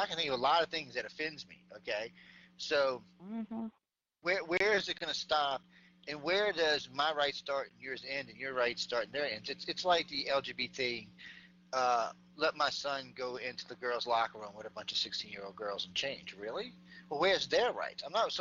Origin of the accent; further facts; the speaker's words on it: New Orleans, Louisiana, United States; I grew up in New Orleans, so look, it's fine by me.